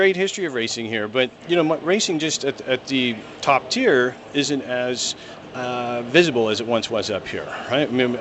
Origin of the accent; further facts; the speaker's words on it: Toronto, Ontario, Canada; I grew up here in Toronto, very proud of that fact, but I grew up here in Toronto